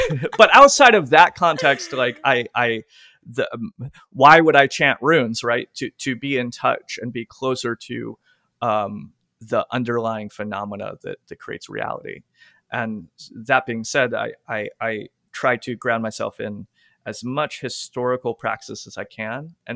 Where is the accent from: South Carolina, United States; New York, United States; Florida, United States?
Florida, United States; accent: Southern; I'm from Central Florida, and I speak with I was raised by an old Southern lady, my grandma, so I speak with her old timey accent